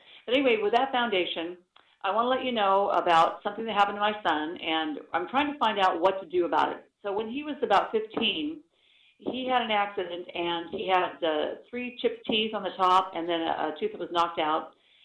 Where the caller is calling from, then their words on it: Vancouver, Washington, United States; Oh, Vancouver, Washington.